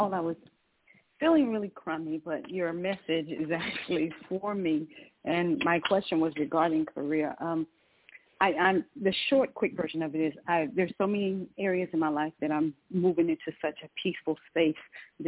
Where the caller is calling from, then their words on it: Georgia, United States; calling from Georgia.